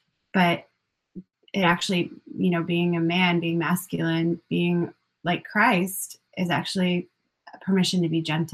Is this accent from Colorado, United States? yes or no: yes; Colorado, United States; And then it's like, I grew up in Colorado.